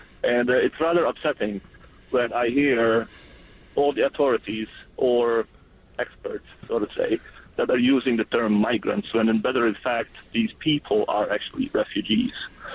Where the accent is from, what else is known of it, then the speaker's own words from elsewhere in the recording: Bosnia & Herzegovina; moved away as an adult; I was born and raised in Bosnia and Herzegovina, and I refuged during a conflict in the 90s.